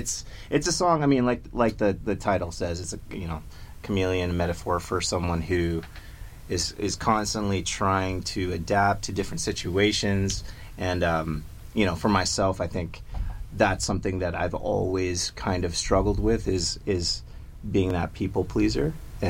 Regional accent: Saskatchewan, Canada; none of us grew up here. I'm originally from Saskatchewan

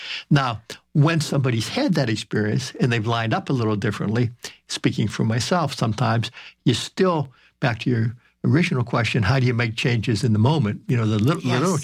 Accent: Midwest, United States; I grew up in the Midwest where grandmothers used to like to feed their grandsons

